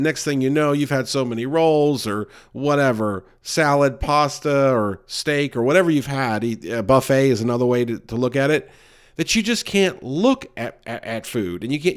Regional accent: South Carolina, United States; now in North Carolina, United States; I moved to North Carolina from South Carolina, not too far, but I guess far enough to realize I had a lot of allergies I never knew I had

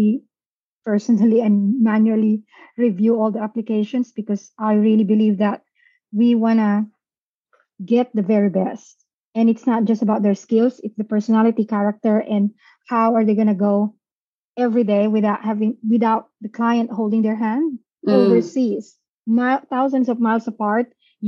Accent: Philippines; So because I'm from the Philippines, I know what to ask questions.

